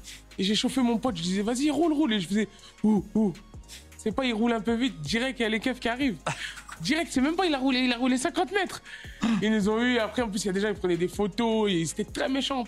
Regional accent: Creil, Hauts-de-France, France; also born or lived in Amiens; j'ai grandi, je suis né à Amiens, j'habite à Creil, j'ai grandi à Creil.

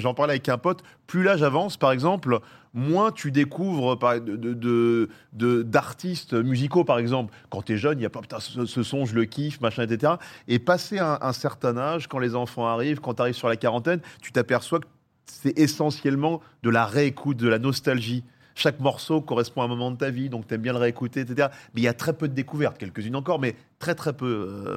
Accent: Nogent-sur-Marne, Île-de-France, France; j'ai grandi à Nogent-sur-Marne

